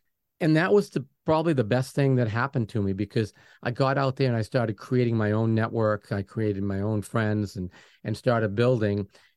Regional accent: Maine, United States; because I'm originally from Maine, and Maine's a place that you've got to want to be there

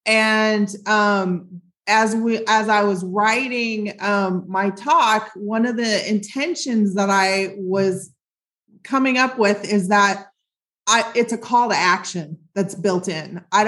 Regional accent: Midwest, United States; I'm from the Midwest. My dad was a traveling salesman

